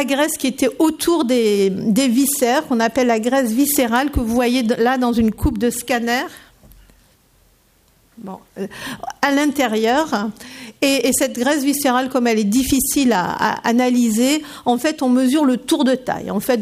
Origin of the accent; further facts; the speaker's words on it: Marseille, Provence-Alpes-Côte d'Azur, France; donc moi je suis marseillaise, hein